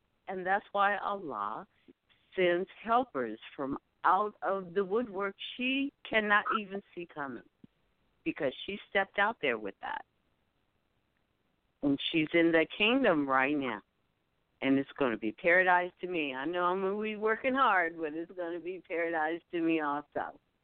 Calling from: Omaha, Nebraska, United States; from Omaha, Nebraska

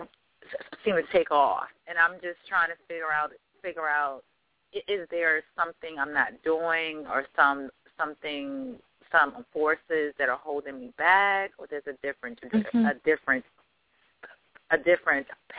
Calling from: Maryland, United States; Oh, Maryland.

